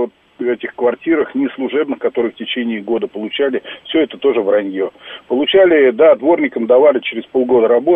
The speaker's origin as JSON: {"language": "Russian", "region": "Moscow", "country": "Russia", "said": "я тоже москвич"}